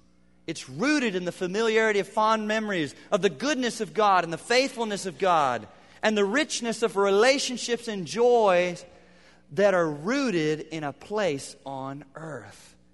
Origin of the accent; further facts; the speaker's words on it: Chattanooga, Tennessee, United States; I grew up in Chattanooga too, not on Lookout Mountain, but Chattanooga.